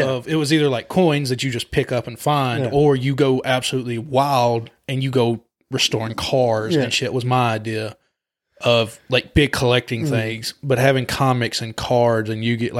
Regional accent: Alabama, United States; Cause I grew up in South Alabama.

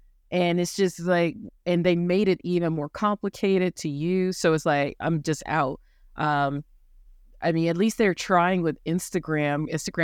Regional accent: United States; I'm just saying, as an American, the 4th of July is not the day you should do an election

